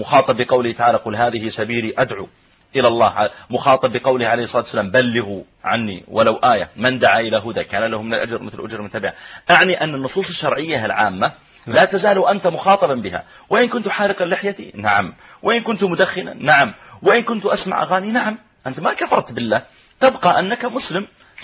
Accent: Pakistan; Arabic is a second language; أنا أعجمي أنا باكستاني

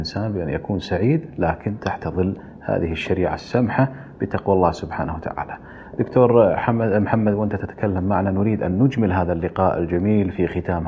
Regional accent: Kuwait; ونزلت عندنا في الكويت

